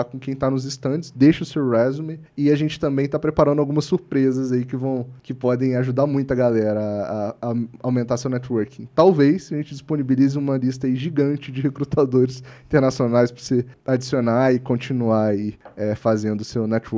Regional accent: Brazil; eu como brasileiro posso ganhar isso

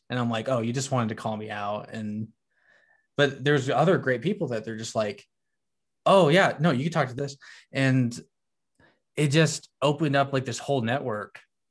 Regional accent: Utah, United States; Like I'm from Utah.

